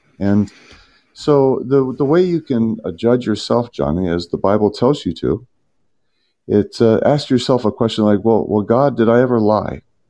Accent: Kentucky, United States; from Kentucky.

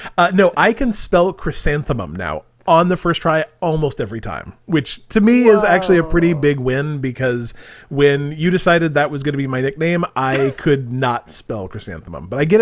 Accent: Utah, United States; I mean, I grew up in Utah, like, at least when I was a kid, they don't get as much snow as they used to.

